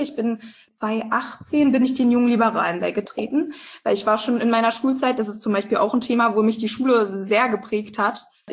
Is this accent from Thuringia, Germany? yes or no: no; Ebendorf, Saxony-Anhalt, Germany; Also ich bin in Ebendorf aufgewachsen und dann sind wir 2015 nach Kleinamsleben gezogen. Und das ist wirklich sehr dörflich.